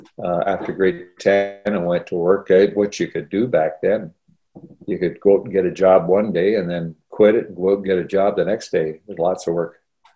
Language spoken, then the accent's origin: English; Durham, Ontario, Canada; also born or lived in Owen Sound; I was born in Owen Sound, 1949, October the 1st. We lived there. I still have quite a few relatives in Owen Sound, and we lived there for about a year, and then we moved to Durham, Ontario, a little town.